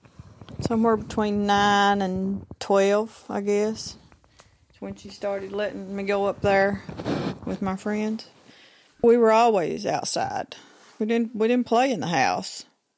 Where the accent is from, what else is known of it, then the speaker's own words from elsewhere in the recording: Blackie, Alberta, Canada; Growing up in Blackie, to me, was wonderful.